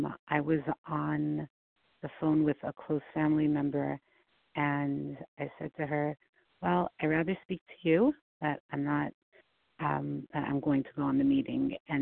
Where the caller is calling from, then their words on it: New York, United States; excuse me, calling from New York.